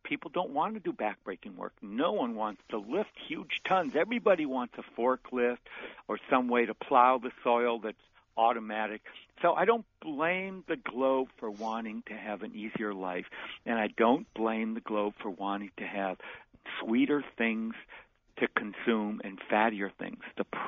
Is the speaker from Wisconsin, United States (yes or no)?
yes; Wisconsin, United States; I grew up in Wisconsin. People in the Midwest, kids always had milk.